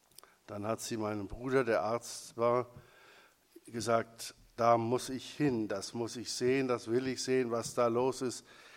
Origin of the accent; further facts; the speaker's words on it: Aschendorf, Lower Saxony, Germany; Ich bin ein Kind des Emslandes, 1942 in Aschendorf, heute Papenburg, fast an der Nordsee geboren, 8 Kilometer neben Hede